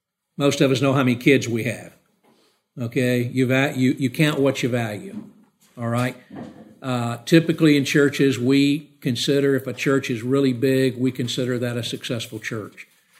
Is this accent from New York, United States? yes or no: no; Georgia, United States; See, I grew up down in Georgia.